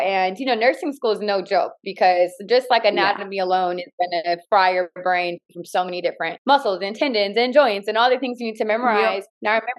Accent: California, United States; So I'm actually from Cali. I'm from like LA County. I moved to the city of Los Angeles as soon as I turned 18.

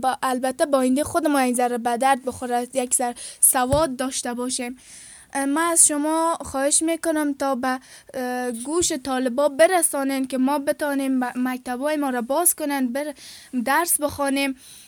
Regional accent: Afghanistan; سلام، من یک دختر از افغانستان هستم، صنف دهم هستم و سنم 14 ساله.

